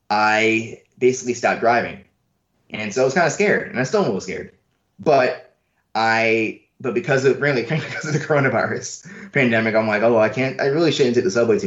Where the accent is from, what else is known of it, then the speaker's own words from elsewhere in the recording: New York City, New York, United States; So I grew up in New York, right? I grew up in, like, a neighborhood in Queens that's, like, right on the border where, like, the city starts turning suburban, right?